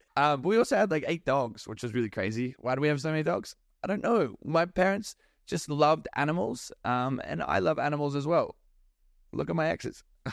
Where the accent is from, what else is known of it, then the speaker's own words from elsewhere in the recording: Queensland, Australia; Growing up in Australia, I was a bad boy and I did some bad things.